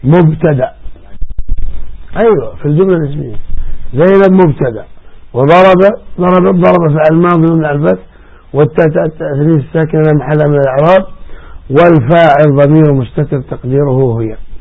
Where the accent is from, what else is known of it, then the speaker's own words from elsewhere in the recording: Saudi Arabia; هذا ما يظهر عندنا في السعودية فقط عندكم هنا أشياء كثيرة عجيبة عندكم